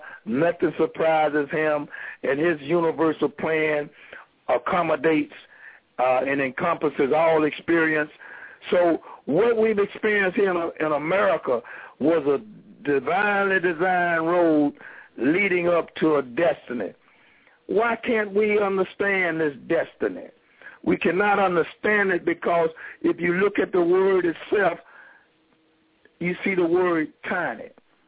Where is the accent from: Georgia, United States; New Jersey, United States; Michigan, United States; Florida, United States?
Georgia, United States; Columbus; Let me just say, I grew up in Jim Crow, Columbus, Georgia.